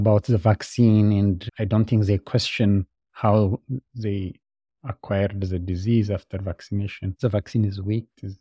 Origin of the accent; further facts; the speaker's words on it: Ethiopia; English is a second language; moved away as an adult; now in United States; I'm internal medicine doctor. I'm originally from Ethiopia, and I have been a practicing medical doctor in Ethiopia before moving to the US.